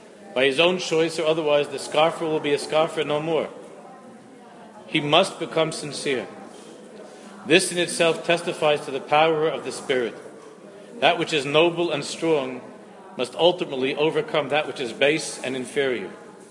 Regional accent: Queens, New York, United States; And I was just a kid in Queens, growing up in Queens.

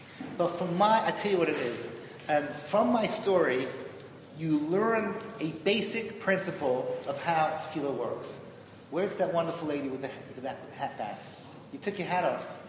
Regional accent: Jerusalem, Jerusalem District, Israel; But I'm a rabbi from Jerusalem, and I like to fake that I know everybody

